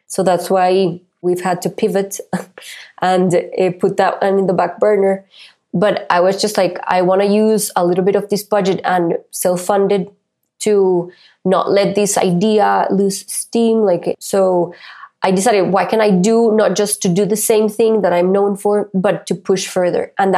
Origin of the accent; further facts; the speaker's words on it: Costa Rica; every time that I say I'm from Costa Rica, that's a calling card